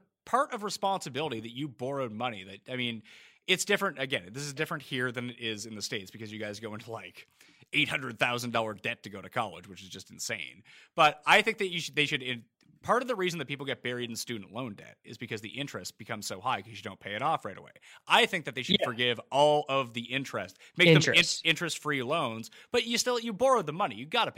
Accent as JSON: {"language": "English", "region": "East Coast", "country": "Canada", "said": "Rs in general, just because I'm from the East Coast of Canada, that comes out."}